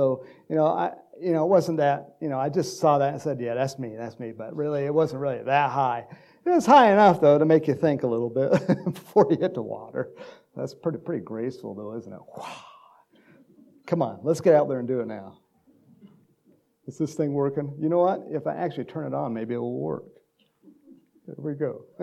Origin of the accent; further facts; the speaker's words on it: Texas, United States; You know, back to my Texas days. I am a Texan, don't forget my blood.